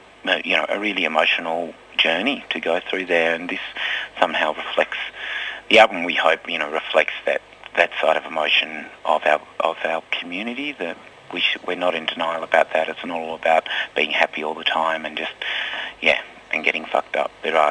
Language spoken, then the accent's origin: English; Tasmania, Australia; when I was growing up in Tassie